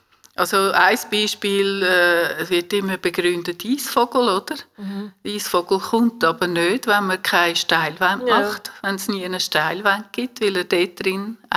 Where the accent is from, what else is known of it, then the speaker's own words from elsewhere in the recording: Switzerland; bei uns in der Schweiz sowieso, weil wir so eng aufeinander sind